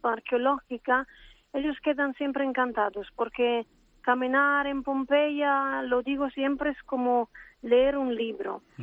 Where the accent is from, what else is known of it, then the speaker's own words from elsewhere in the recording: Naples, Campania, Italy; Spanish is a second language; como soy de Nápoles, Nápoles ha sido una ciudad que ha sido siempre conquistada por los españoles. Y aún en el dialecto napolitano tenemos palabras cuya raíz es una raíz española. Y nuestra cultura es una cultura española